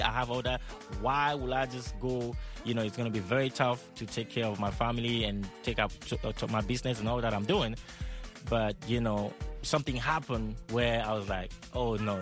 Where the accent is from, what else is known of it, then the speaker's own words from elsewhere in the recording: Cameroon; moved away; Like I'm coming from Cameroon, people coming from Senegal, people coming from Jamaica, coming for the American dream.